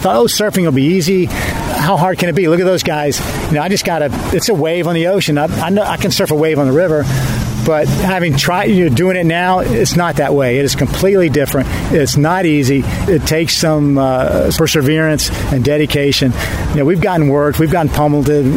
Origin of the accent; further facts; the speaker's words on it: Atlanta, Georgia, United States; You know, I grew up in Atlanta.